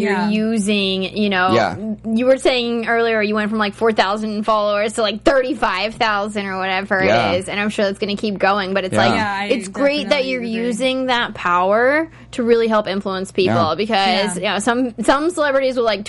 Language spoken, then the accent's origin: English; Pennsylvania, United States; Pennsylvania.